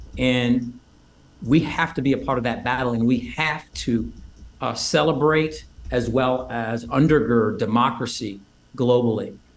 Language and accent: English; Iowa, United States; born there; You know, I was born in Iowa.